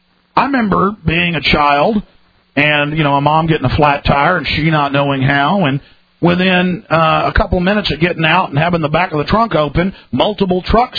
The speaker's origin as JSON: {"language": "English", "town": "Dallas", "region": "Texas", "country": "United States", "tie": "born or raised there", "lives_now": "Austin, United States", "said": "growing up in Dallas, for some reason during the 80s, it was a lot rougher, in the early 90s, was a lot rougher than what I've seen in Austin, Texas"}